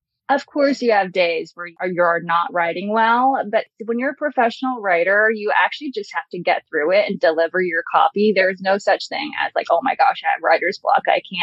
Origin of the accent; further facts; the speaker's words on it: Federal Way, Washington, United States; I grew up in Seattle area in a town called Federal Way, which is south of Seattle.